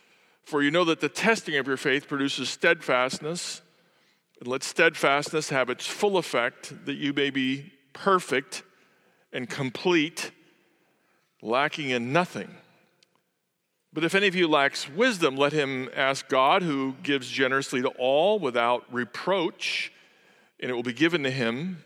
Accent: St. Louis, Missouri, United States; I come from St. Louis, which is a city that doesn't know whether it's from the north or the south or the east or the west, just kind of hangs in the middle of the country looking for its identity.

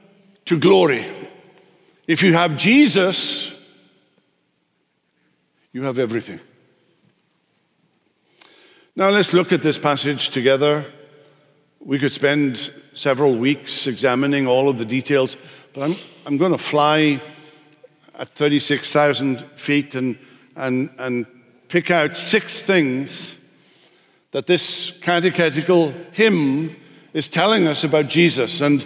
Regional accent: the South, United States; accent: southern; if you don't remember anything that I said because of my southern accent, I want you to remember this.

